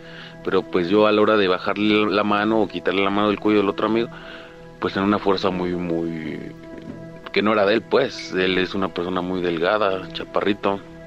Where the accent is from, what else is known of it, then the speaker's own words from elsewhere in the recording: Toluca, State of Mexico, Mexico; Yo soy de Toluca, Estado de México.